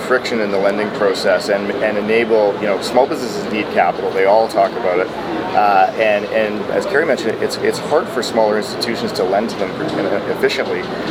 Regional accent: Vancouver, British Columbia, Canada; We're from Vancouver, so great to have the world in our hometown.

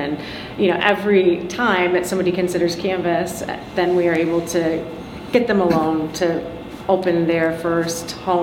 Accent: Castle Rock, Colorado, United States; So my hometown in Colorado, Castle Rock, and actually Todd's as well, we have two branches that are relatively new there

